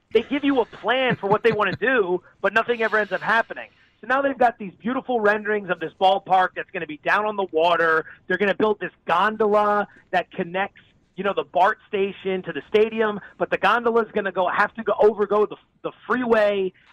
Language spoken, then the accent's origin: English; East Coast, United States; I'm from the East Coast, and there's some great fan bases there. I lived all over the country.